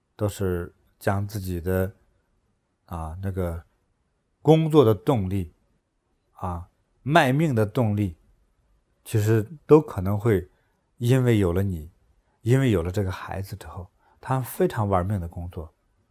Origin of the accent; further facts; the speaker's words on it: China; 就我们中国人这方面说爱就比较腼腆